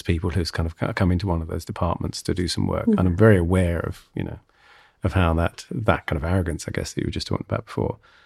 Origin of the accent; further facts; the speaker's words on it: England, United Kingdom; I'm speaking as an Englishman here.